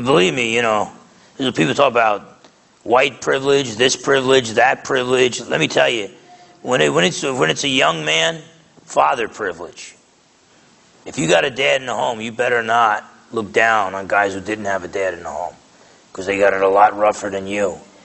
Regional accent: New Jersey, United States; I grew up in Essex County, New Jersey, so I played the fool, and we did a lot of stealing back then.

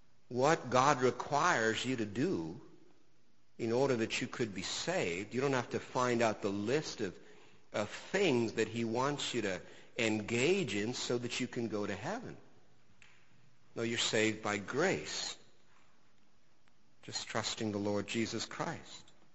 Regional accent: Ontario, Canada; We live in Canada. We live in this country. We're Canadian citizens.

